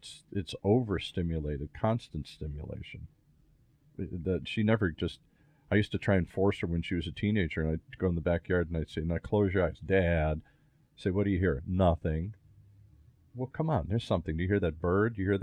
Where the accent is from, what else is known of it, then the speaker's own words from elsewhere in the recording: Ireland; I'm Irish. I always look at things as the glass is half empty. I'm sorry. That's the curse that I was brought up in.